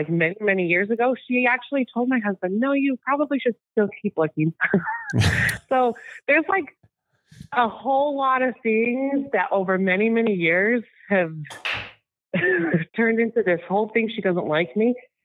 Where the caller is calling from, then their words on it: Fate, Texas, United States; I am calling from St. Texas.